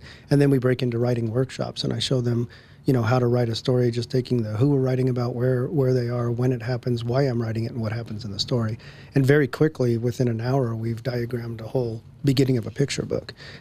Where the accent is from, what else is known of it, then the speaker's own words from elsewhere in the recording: Fort Collins, Colorado, United States; I grew up in Fort Collins, and she was down in Denver having a 12-hour operation.